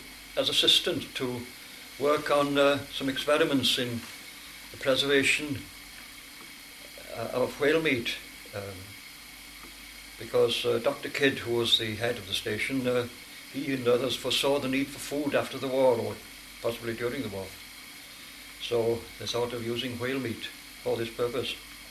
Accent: Denbigh, Wales, United Kingdom; also born or lived in Mostyn; Well, I was born in Moston, New Flintshire in 1917, and I lived in Denby, North Wales, from up to 1935, except when I went to school in Quaker School in York.

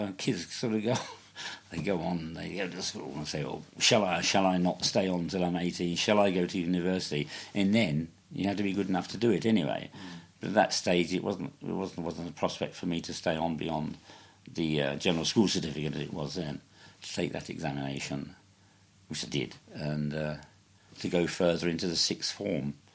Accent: Holborn, London, United Kingdom; born there; I was born in Holborn in London on 18th of July 1932.

